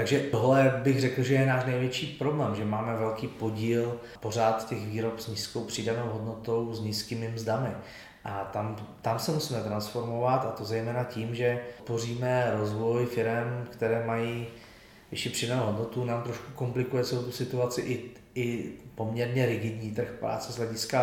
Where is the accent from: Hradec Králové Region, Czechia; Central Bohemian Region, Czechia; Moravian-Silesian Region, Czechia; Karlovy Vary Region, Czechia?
Moravian-Silesian Region, Czechia; jsem z Moravskoslezského kraje, z toho okresu toho Slezanu